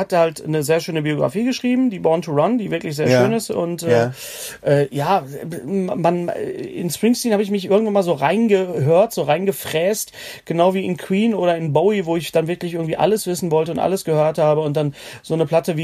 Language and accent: German; North Rhine-Westphalia, Germany; ich komme ja aus dem Ruhrgebiet, wir sind ja alles Malocher, weißt du, Arbeiter